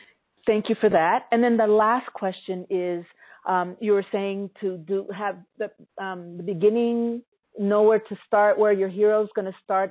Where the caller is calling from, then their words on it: Costa Rica; I'm calling from Costa Rica